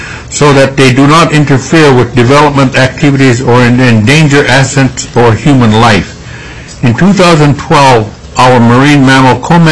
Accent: Kotzebue, Alaska, United States; I'm from Kotzebue

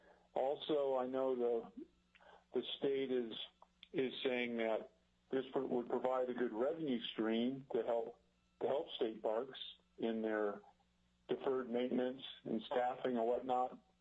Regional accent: Talkeetna, Alaska, United States; I'm from Talkeetna, Alaska.

